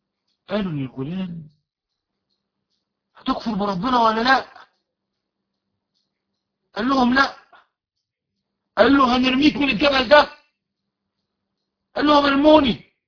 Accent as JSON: {"language": "Arabic", "country": "Egypt", "said": "عندنا في مصر"}